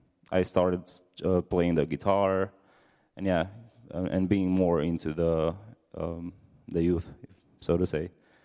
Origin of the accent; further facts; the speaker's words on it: Romania; I'm from Romania. I'm Romanian. Fun fact about me, this is the first time I'm in America, so yeah, it's third day here.